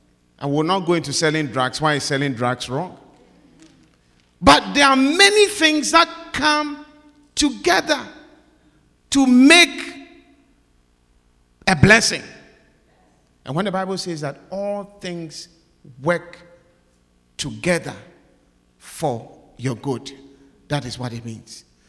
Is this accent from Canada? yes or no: no; Ghana; I'm an African. I come from Ghana.